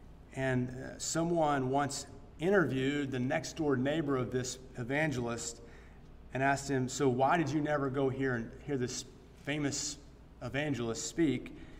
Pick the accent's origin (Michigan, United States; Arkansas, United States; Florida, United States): Arkansas, United States; accent: Arkansas; So I'm an English speaker, but only broken Arkansas English, so bear with me.